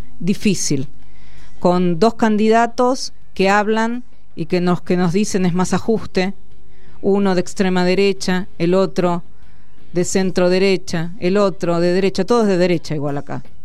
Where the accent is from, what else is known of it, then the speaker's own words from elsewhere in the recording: Argentina; porque la energía nos interpela como argentinos y argentinas.